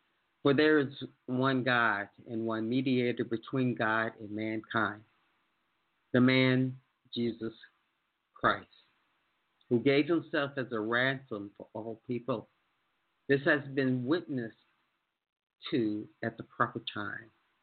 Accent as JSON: {"language": "English", "town": "Chicago", "region": "Illinois", "country": "United States", "said": "I love music and I love house music because I'm from Chicago, so I'm an old house head, as we say here."}